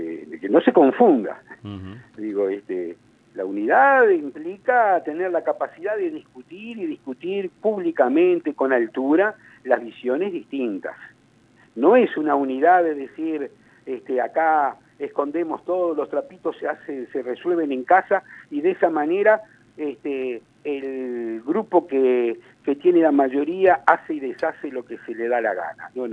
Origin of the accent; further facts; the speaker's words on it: Uruguay; Y me gusta como uruguayo, te lo vuelvo a repetir.